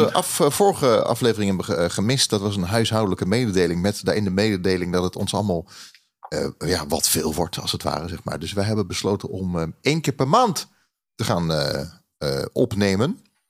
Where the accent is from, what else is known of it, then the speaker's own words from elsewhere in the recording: The Hague, South Holland, Netherlands; born there; ik ben geboren in Den Haag.